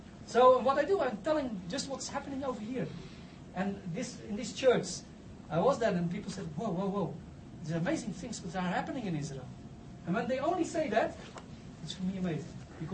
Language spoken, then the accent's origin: English; South Africa; We are from South Africa with somebody who also had a Christian background.